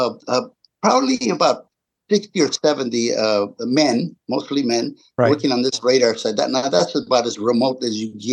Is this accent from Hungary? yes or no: no; Compton, California, United States; You know, I grew up in Compton, so I knew what would work there.